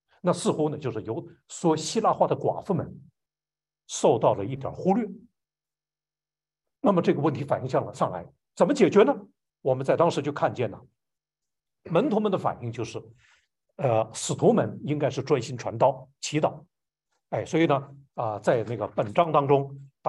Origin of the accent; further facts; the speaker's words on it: Northeast China, China; also born or lived in Guangdong / Nanjing; 由于我是东北人，我天生见的东北来的弟兄姐妹就会亲切一些